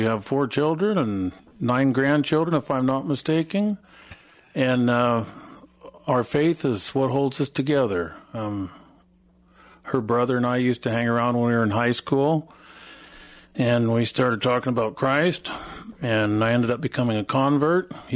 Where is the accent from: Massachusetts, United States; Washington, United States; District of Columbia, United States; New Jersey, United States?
Washington, United States; Tonasket; I grew up in Washington State, in a little town called Tenasket, in the very north central part of the state, one of the biggest counties in the country, but one of the smallest populations.